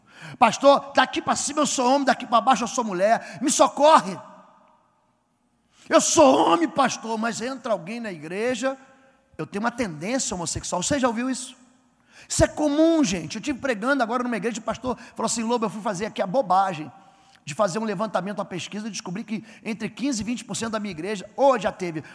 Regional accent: Curitiba, Paraná, Brazil; Eu não sou daqui não, eu sou de Curitiba.

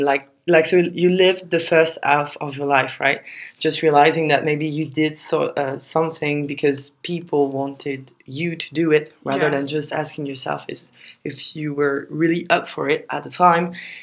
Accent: Paris, Île-de-France, France; English is a second language; I'm French. I was born in Paris. I'm 25 years old. And currently I work in Paris as a project manager for a music label.

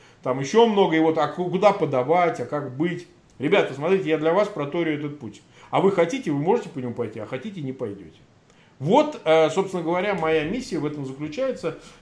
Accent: Russia; Ну, я как россиянин не могу давать никаких советов и оценок

